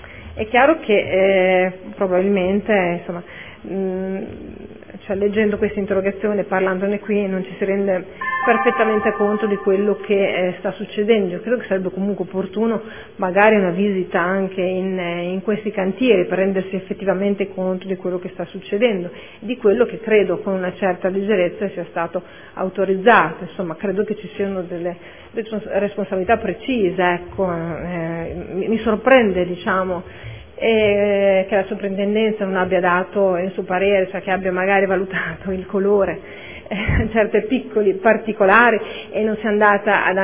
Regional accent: Modena, Emilia-Romagna, Italy; born there; io, che sono nata a Modena

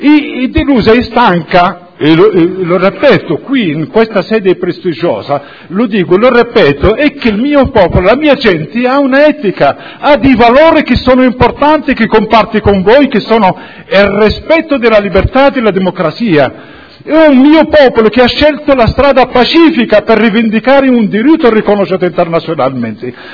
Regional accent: Western Sahara; Italian is a second language

